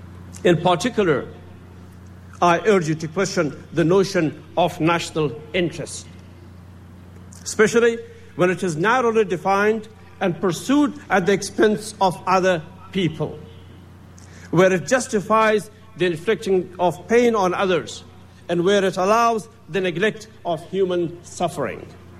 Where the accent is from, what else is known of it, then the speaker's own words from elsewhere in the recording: Afghanistan; my home country had been invaded by the former Soviet Union. From university, I was ushered into the life of a refugee in a neighboring country, where I joined with my people in the struggle to liberate our country and to build a peaceful and prosperous Afghanistan.